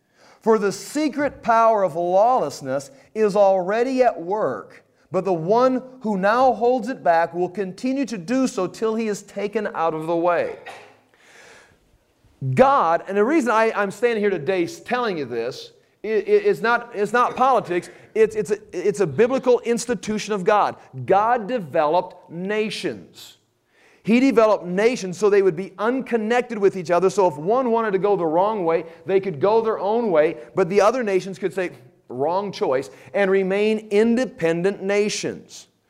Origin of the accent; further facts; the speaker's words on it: United States; as an American, I see us having some problems.